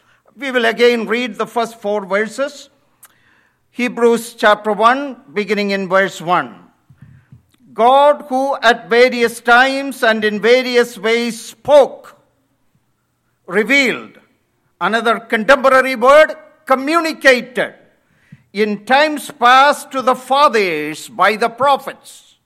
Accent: India; When I was growing up in India in my boyhood

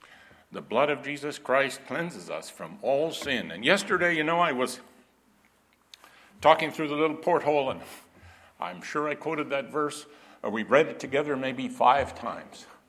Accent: Canada; You know, I'm a Canadian.

